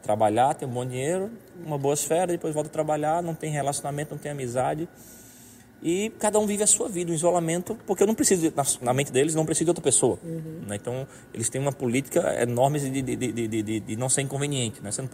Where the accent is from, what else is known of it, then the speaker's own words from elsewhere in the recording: Lagoa de Vaca, Pernambuco, Brazil; eu sou do interior de Pernambuco, né? De Lagoa de Vaca.